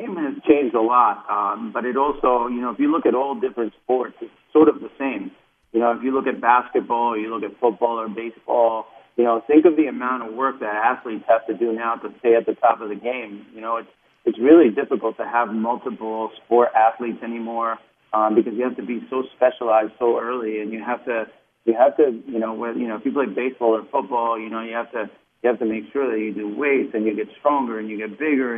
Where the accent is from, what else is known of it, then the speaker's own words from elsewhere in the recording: Uruguay; also born or lived in Kearney, United States; the way I grew up in Uruguay, where it was mostly about just about winning all the time, and then in Kearney